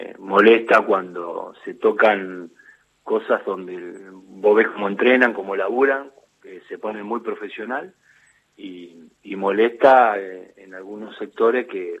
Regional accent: Ciudadela, Buenos Aires Province, Argentina; la estamos remando en el barrio de donde soy yo, de Ciudadela.

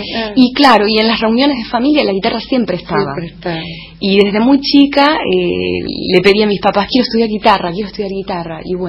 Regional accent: Chascomús, Buenos Aires Province, Argentina; born there; yo nací en Chascomús, en la provincia de Buenos Aires, aquí muy cerquita de la capital.

